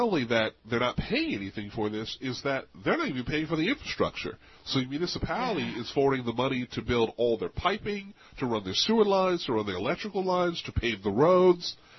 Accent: Philadelphia, Pennsylvania, United States; I'm originally from Philadelphia.

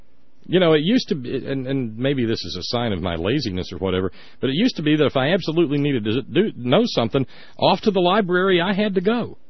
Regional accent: the South, United States; I hate to say it because I'm a Southerner, but the further south you get, the more virulent the conservatism and the meaner spirited it seems to get.

